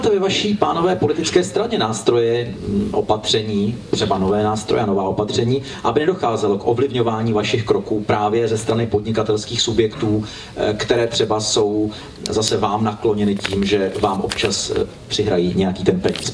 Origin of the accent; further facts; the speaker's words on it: Prague, Czechia; já jsem ze Smíchova, takže jsme kousek od sebe.